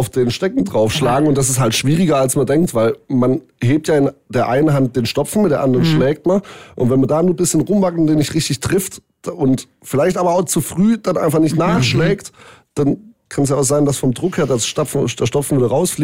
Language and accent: German; Ditzingen, Baden-Württemberg, Germany; also born or lived in Stuttgart; Geboren bin ich in Stuttgart bei Cannstatt, aber wir haben schon in Ditzingen gewohnt.